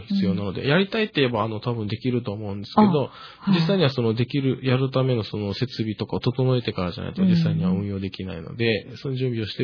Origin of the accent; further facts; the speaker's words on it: Okinawa, Japan; also born or lived in Kanagawa; 僕沖縄県の出身なんですけど、3年前まで神奈川県で働いてまして、